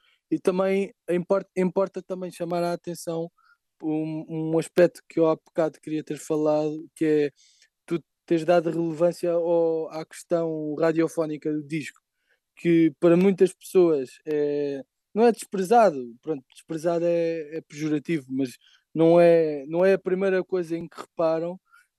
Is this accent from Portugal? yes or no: yes; Lisbon, Portugal; Também somos cá de Lisboa.